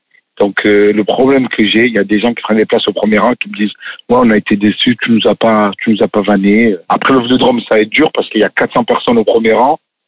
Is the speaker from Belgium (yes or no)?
no; Marseille, Provence-Alpes-Côte d'Azur, France; Je viens d'un quartier où on se chambre pas mal. Je viens de Marseille et c'est une arme de défense.